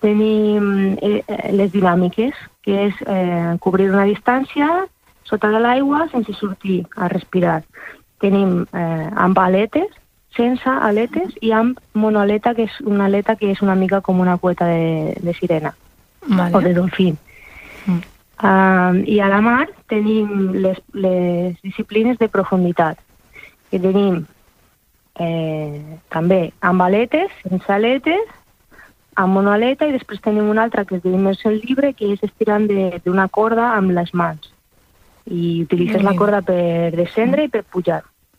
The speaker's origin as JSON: {"language": "Catalan", "town": "Elche", "region": "Valencian Community", "country": "Spain", "tie": "born or raised there", "lives_now": "L'Estartit, Spain", "said": "Jo he crescut a Elx, a Alacant, per això que tinc aquest accent."}